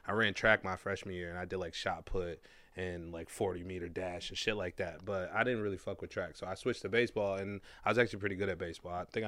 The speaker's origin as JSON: {"language": "English", "town": "Detroit", "region": "Michigan", "country": "United States", "tie": "born or raised there", "said": "I grew up in Detroit, then growing up in, like, South Warren"}